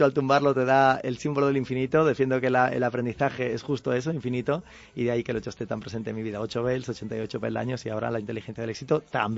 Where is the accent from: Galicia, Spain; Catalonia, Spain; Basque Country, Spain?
Galicia, Spain; Fisterra; empezando en mi pueblo natal, que es Fisterra, en Galicia, el fin del mundo